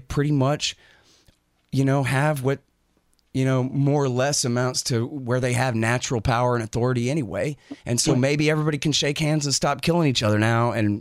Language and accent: English; Texas, United States; I know I'm oversimplifying here, I'm a Texan, what can I do?